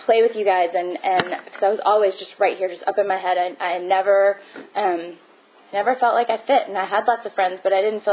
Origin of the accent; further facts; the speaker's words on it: Richmond, Virginia, United States; I grew up in Richmond. I'm from Richmond. That's where I grew up. I lived in Short Pump, which is not anything like it is now.